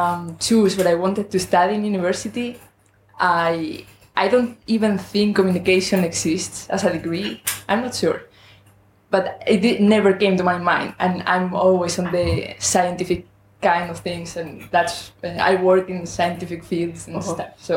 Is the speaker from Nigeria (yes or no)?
no; Spain; English is a second language; I'm from Spain, so my English may not be as good as yours